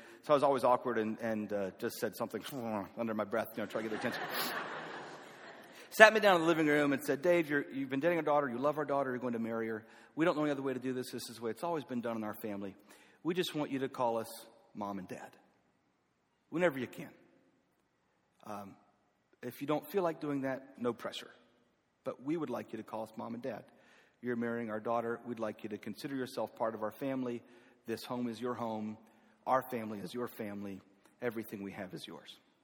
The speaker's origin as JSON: {"language": "English", "town": "Hickory", "region": "North Carolina", "country": "United States", "tie": "born or raised there", "said": "I'm a little country boy from North Carolina. I grew up in Hickory, North Carolina, went to Sandy Ridge Wesleyan Church. That's where I grew up."}